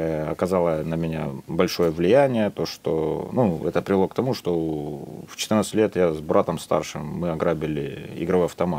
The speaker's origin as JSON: {"language": "Russian", "town": "Bryanka", "region": "Luhansk Oblast", "country": "Ukraine", "tie": "born or raised there", "said": "Я родился, ну, не в Донецке, а в Луганске. В Луганской области, город Брянка, поселок Замковка."}